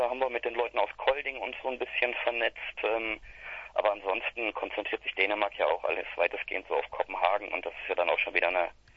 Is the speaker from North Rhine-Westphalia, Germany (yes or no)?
yes; Mönchengladbach, North Rhine-Westphalia, Germany; Ich komme ursprünglich vom Niederrhein, Mönchengladbach.